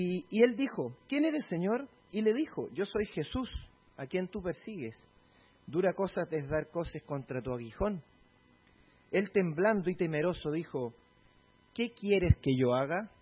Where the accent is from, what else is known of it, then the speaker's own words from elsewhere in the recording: Chile; en mi país también hay de estos porque estos son los que se dedican a la, por ejemplo, a la minería del cobre, que allá en Chile tenemos una mina que Chuquicamata